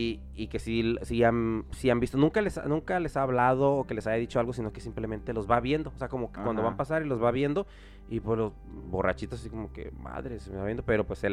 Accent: Mexico; nosotros como mexicanos escuchamos

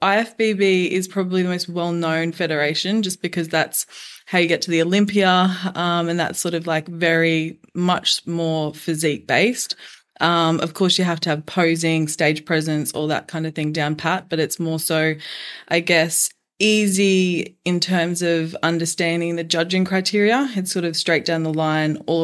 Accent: Queensland, Australia; I am from Australia, Queensland, Australia.

